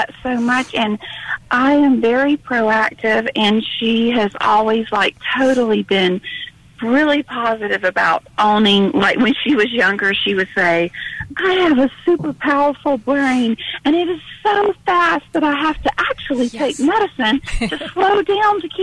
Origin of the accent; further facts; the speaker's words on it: the South, United States; I grew up in the South, and I was very, very controlled by guilt, shame, and beratement.